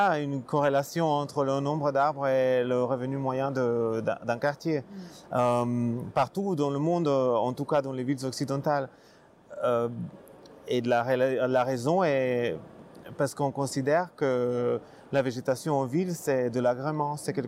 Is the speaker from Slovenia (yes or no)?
yes; Slovenia; moi, je viens de Slovénie